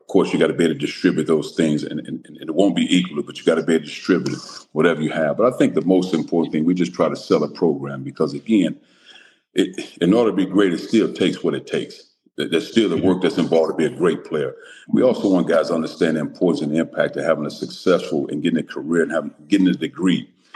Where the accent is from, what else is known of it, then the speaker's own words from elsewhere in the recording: East St. Louis, Illinois, United States; I'll give you me, for example, growing up in East St. Louis, again, humble beginnings